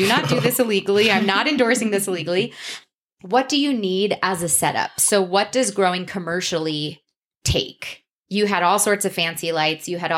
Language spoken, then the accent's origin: English; New York City, New York, United States; I mean, I come from New York City where it's so illegal.